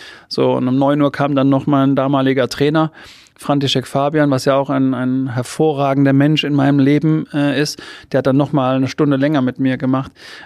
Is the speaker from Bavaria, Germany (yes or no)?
yes; Obernburg, Bavaria, Germany; die Region, in der ich groß geworden bin, am bayerischen Untermain, bin ich in Obernburg groß geworden